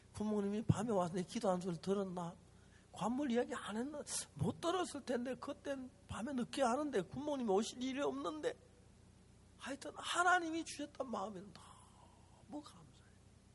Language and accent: Korean; Gyeongsang, South Korea; accent: Gyeongsang dialect; 제가 경상도 사투리 쓰듯이